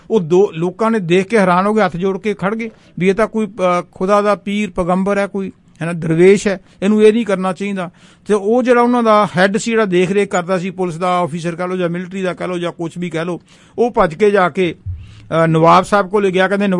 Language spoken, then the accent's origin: Punjabi; Punjab, India; moved away; ਅਸੀਂ ਪੰਜਾਬ ਤੋਂ ਆਏ ਹਾਂ, ਇੰਡੀਆ ਤੋਂ, ਸਾਡੇ ਇੱਕ ਡਿਸਟ੍ਰਿਕਟ ਹੈ ਫਰੀਦਕੋਟ, ਮੈਂ ਉੱਥੇ ਪੜ੍ਹਾਉਂਦਾ ਵੀ ਰਿਹਾ।